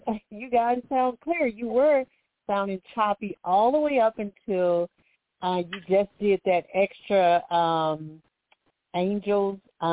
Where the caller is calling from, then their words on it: Alabama, United States; I am calling from Alabama.